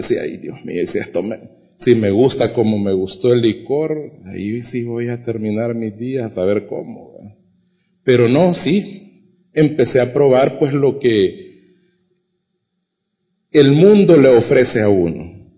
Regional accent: El Salvador; vengo de mi pueblo para San Salvador y me vengo a vivir, a estudiar, dije yo, a vivir acá.

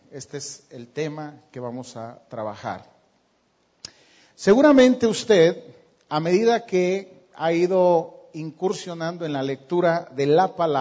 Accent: Mexico; con un pueblo tan parecido al nuestro? Y con una realidad tan parecida a la nuestra, como pueblo mexicano

